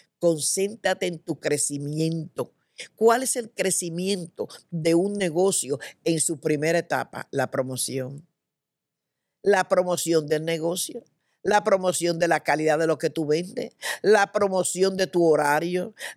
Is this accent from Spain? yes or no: no; Dominican Republic; Cuando yo me criaba en mi país, en República Dominicana, uno de mis hobbies era la lectura.